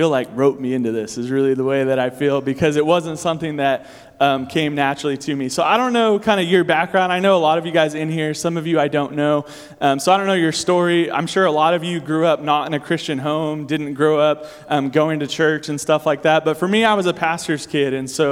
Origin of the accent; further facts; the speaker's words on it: United States; growing up in America, I never even thought about that, right?